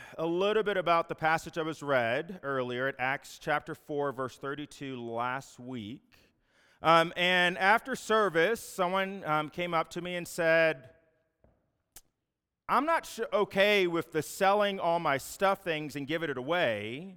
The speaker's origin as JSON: {"language": "English", "region": "Virginia", "country": "United States", "also_born_or_lived": "Texas", "lives_now": "Farmington, United States", "said": "I'm from Virginia, been in Texas the last 14 years, and now live in Farmington, New Mexico."}